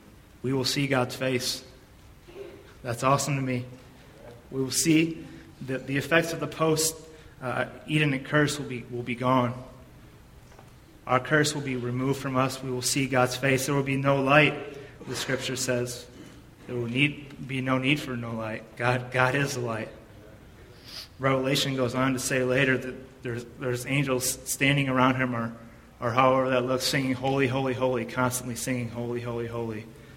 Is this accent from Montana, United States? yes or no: no; Michigan, United States; I'm from Michigan, if you guys don't know, up north, and we play a lot of hockey up there.